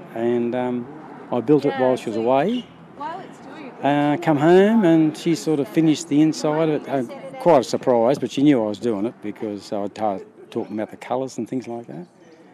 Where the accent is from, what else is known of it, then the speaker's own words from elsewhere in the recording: Evans Head, New South Wales, Australia; from Evans Head. We're travelling from Cairns to Canberra.